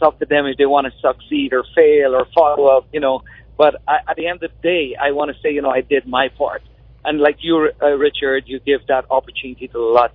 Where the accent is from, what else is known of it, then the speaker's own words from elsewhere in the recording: Trinidad & Tobago; Oh, you got to be, I'm Trinidadian.